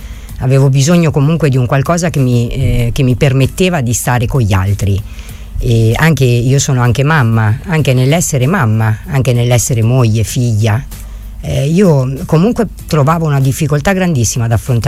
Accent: Umbria, Italy; also born or lived in Caserta; io vengo dall'Umbria, nasco a Caserta

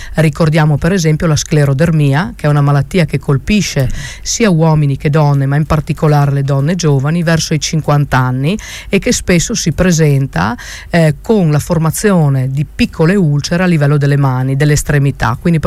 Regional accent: Friuli-Venezia Giulia, Italy; Io lavoro a Treviso, però ovviamente non posso mai dimenticare la mia terra d'origine e quindi quando faccio qualcosa ho sempre un'attenzione particolare per la mia amata Carnia.

